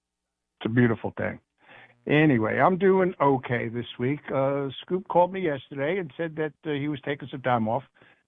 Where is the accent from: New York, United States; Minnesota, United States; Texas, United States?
New York, United States; accent: New York; New York, they also tell me I have an accent, that I got to start watching gangster movies to get my accent back.